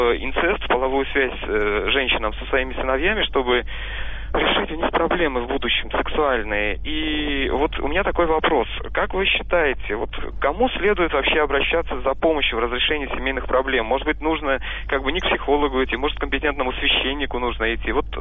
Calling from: Saint Petersburg, Russia; Я звоню из Петербурга.

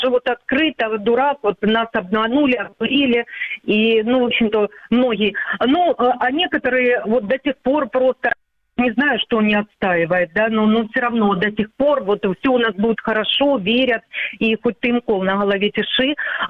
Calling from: Donetsk, Donetsk Oblast, Ukraine; Я звоню из неподконтрольной территории, вот как раз из Донецка.

